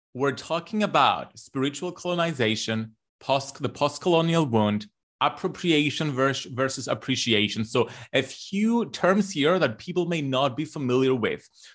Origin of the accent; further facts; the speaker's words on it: Cyprus; Like growing up in Cyprus, we are a colonized nation.